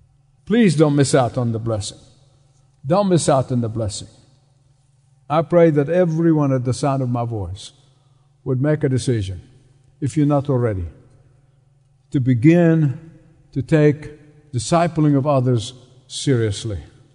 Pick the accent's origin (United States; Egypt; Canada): Egypt; Where I grew up in Egypt is the Coptic church, the Coptic community, roughly about 10 million people.